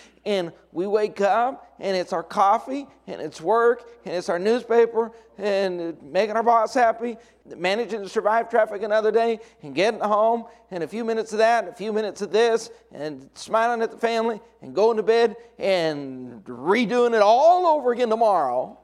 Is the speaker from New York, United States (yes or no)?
no; Rifle, Colorado, United States; also born or lived in Austin, Texas / Argentina; Well, actually, I spent a few years in Austin, Texas. I wasn't from Austin, Texas. I was from Rifle, Colorado. And then God sent us down to Argentina. We were there for 5 years